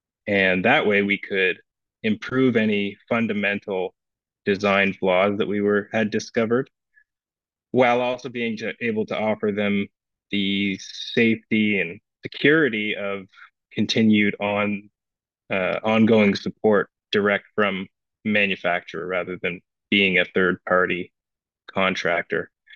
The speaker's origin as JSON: {"language": "English", "town": "Ottawa", "region": "Ontario", "country": "Canada", "tie": "born or raised there", "said": "born and raised in Ottawa."}